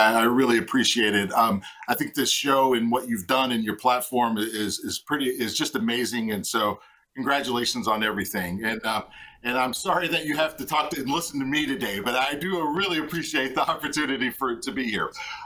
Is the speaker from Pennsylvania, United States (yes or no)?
no; Kentucky, United States; I grew up in Western Kentucky, and I was working in marketing or in banking